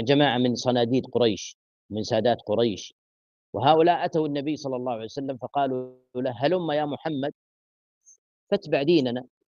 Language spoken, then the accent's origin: Arabic; Saudi Arabia; فيه ونشأت فيه وأكلت من خيراته وشعرت بالأمن والاطمئنان فيه. ونحن ولله الحمد في بلد عظيم، بلد مبارك، بلادنا المملكة العربية السعودية